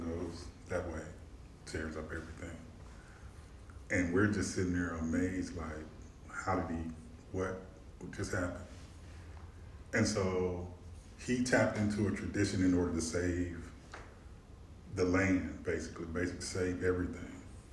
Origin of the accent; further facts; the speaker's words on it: Arkansas, United States; I am from Arkansas.